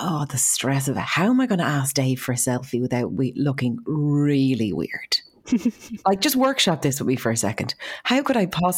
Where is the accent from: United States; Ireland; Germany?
Ireland; Dublin, Leinster; So I said, oh, I'm from Dublin.